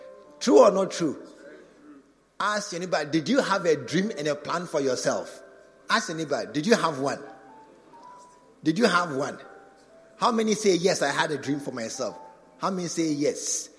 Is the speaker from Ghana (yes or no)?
yes; Kumasi, Ashanti, Ghana; I don't know where in Kumasi like Dansoma. I said, hey, I've come to my hometown again.